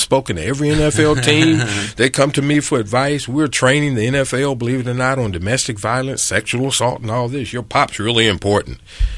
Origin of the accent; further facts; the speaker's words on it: United States; Where are you from? I said, I'm from America.